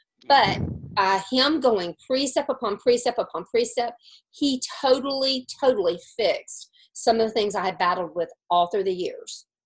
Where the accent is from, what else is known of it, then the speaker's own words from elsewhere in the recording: Laurel, Mississippi, United States; and then we moved back to my hometown in Mississippi, in Laurel, Mississippi, during the next year.